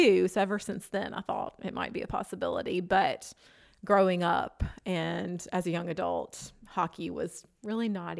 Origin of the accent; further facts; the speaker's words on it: Birmingham, Alabama, United States; We're from Birmingham, Alabama, and obviously hockey is not the prominent sport in this area